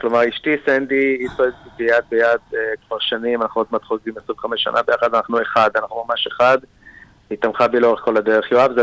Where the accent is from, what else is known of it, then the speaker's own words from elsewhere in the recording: Netanya, Central District, Israel; וביום עצמאות הקרוב אני אגור 51 כבר. אני גדלתי בנתניה, בשכונה מאוד מאוד, ילדות של פעם כזו